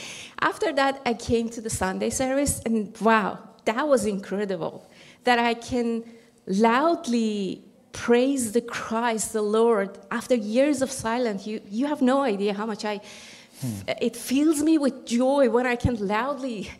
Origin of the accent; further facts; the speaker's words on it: Iran; Yeah. I come from Iran